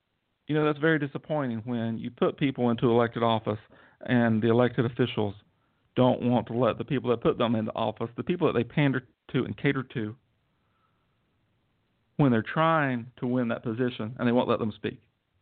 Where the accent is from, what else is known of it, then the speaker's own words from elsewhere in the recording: Georgia, United States; now in Pearland, United States; I'm from Georgia, and here I am in Texas, and a citizen of Pearland, Texas